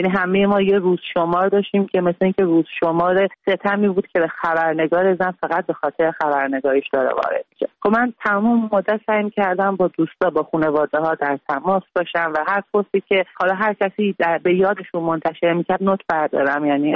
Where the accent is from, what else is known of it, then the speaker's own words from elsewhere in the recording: Iran; منم یه زن ایرانی هم که در طول جنگ به دنیا اومدم و با وجود همه محدودیت‌های جمهوری اسلامی که روی همه جنبه‌های زن تاثیر گذاشته بود بزرگ شدم.